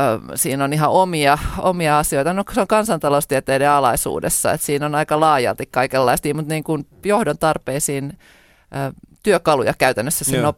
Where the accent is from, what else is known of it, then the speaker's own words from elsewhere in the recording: Helsinki, Uusimaa, Finland; Pohjois-Haagassa on asunut koko lapsuuteni.